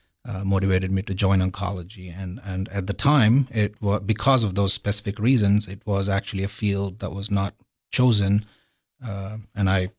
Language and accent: English; India; moved away as an adult; now in United States; I grew up in India, did my medical school in New Delhi, and completed my residency and fellowship in oncology in New York